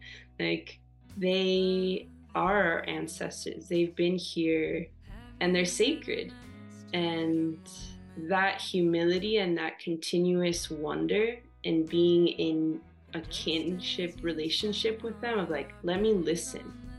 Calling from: Los Angeles, California, United States; I just want to acknowledge that I'm calling from Tongva territory in California, so-called California in Los Angeles

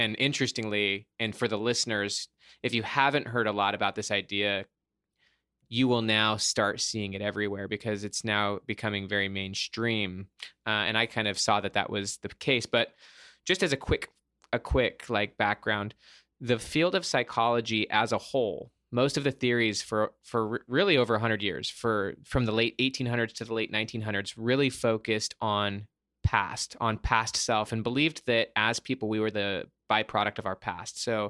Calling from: Windermere, Florida, United States; I am in Orlando, Florida. Windermere, to be specific.

